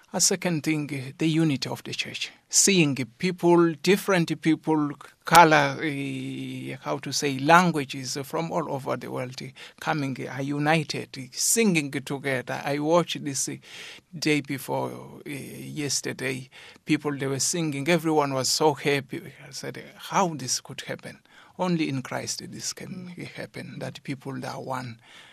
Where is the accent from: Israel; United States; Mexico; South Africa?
South Africa; to us as a South African people